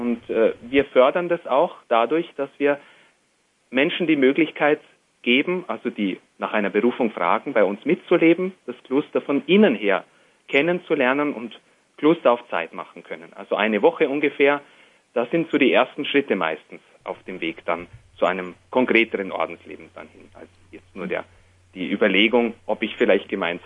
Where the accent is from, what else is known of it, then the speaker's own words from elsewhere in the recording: Fürstenfeldbruck, Bavaria, Germany; meine Heimat ist, also die größere Heimat kann man so sagen, ist Fürstenfeldbruck.